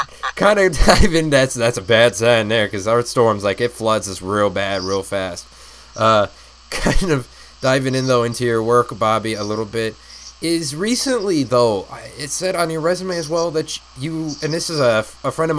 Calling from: Phoenix, Arizona, United States; I'm coming from Phoenix, Arizona, and it's nice and dark.

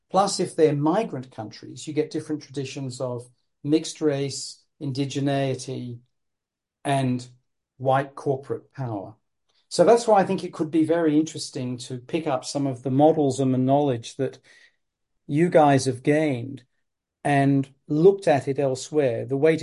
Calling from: Spain; so publishers in Spanish of books are mostly owned here in Spain, where I'm speaking to you from, for example.

